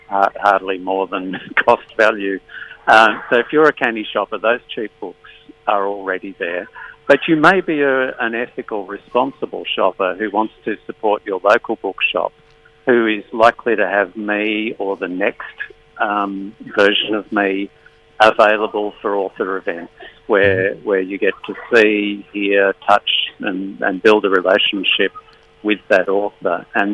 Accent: Australia; The fact that I'm an Australian author living in Australia producing these books

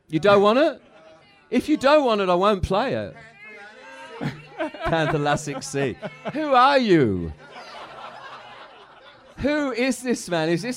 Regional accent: Canberra, Australian Capital Territory, Australia; also born or lived in London; And like I am a Cockney in some ways, and in other ways I'm a guy who grew up in Canberra.

